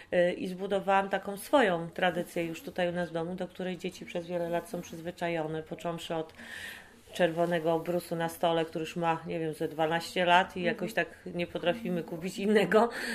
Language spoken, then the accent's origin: Polish; Silesian Voivodeship, Poland; bo ja jestem ze Śląska, więc, więc one są takie śląskie